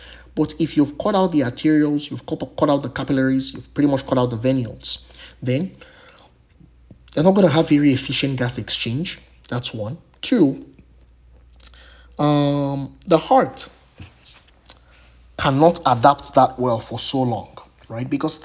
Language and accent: English; Nigeria; Remember, Nigeria was colonized by the British, and I'm from Nigeria.